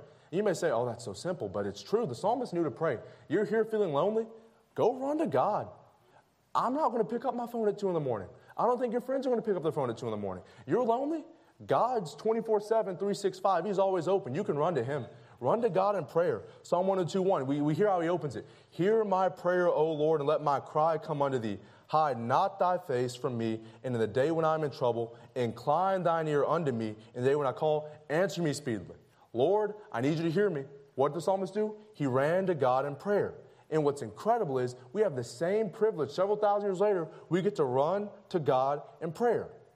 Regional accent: the South, United States; because we grew up in the South

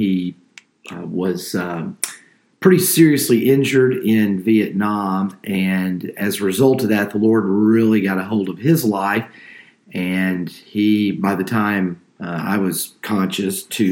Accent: East Point, Georgia, United States; Born and raised in East Point, Georgia, which is a little bit south of the city of Atlanta.

